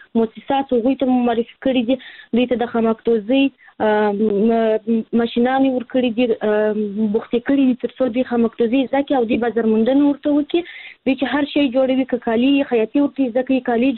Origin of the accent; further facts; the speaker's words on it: Kandahar, Afghanistan; زه هلمند نیم د کندهار ولایت یم.